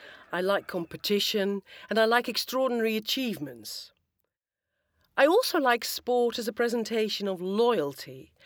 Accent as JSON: {"language": "English", "country": "Netherlands", "tie": "born or raised there", "second_language": "English", "moved": "as an adult", "lives_now": "Sheffield, United Kingdom", "said": "I'm an immigrant. I was born and bred in the Netherlands."}